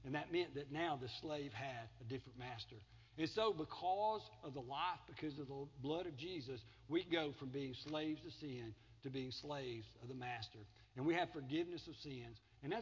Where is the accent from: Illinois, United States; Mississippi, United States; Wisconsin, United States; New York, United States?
Mississippi, United States; Collins; I was born in Collins, Mississippi, a small town in the southern part of Mississippi. It was a very good place to live. It was a very good place to grow up.